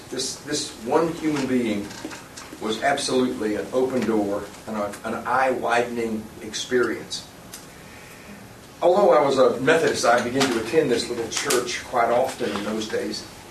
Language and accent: English; Jasper, Texas, United States; He was pastor of a very tiny little Episcopal church in my hometown of Jasper, Texas.